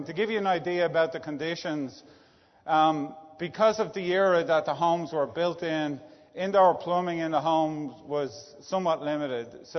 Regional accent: Dublin, Leinster, Ireland; accent: Irish; now in United States; I was born in Dublin, Ireland. As you may know from the accent, it's not a Texas accent.

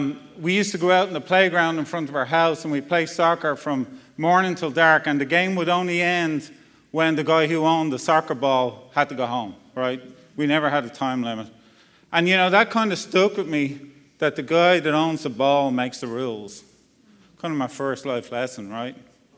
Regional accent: Dublin, Leinster, Ireland; moved away as an adult; now in East Texas, United States; So grew up in Dublin, Ireland, spent the first 35 years of my life there.

